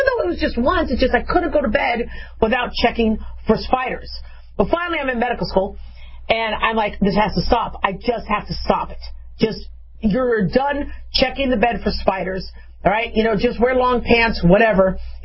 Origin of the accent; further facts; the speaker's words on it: Arizona, United States; You know, I mean, I grew up in Arizona, so we had scorpions.